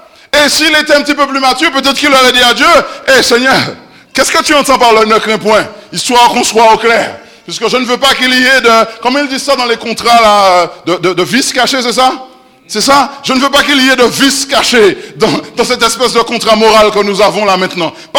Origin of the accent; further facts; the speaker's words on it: Martinique; ou on dit boutique hein, chez moi en Martinique